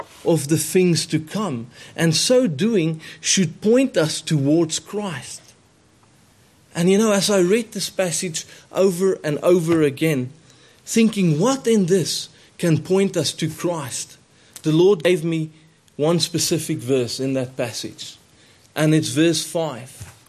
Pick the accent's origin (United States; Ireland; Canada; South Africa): South Africa; accent: South African; through all the names of Isaac's half-brothers and not me with my South African accent.